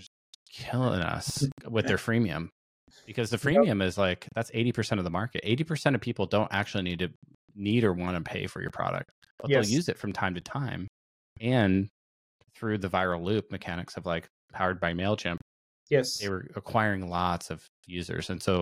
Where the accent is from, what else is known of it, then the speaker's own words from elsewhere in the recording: Seattle, Washington, United States; I grew up in Seattle, so I grew up playing pickleball in like PE class.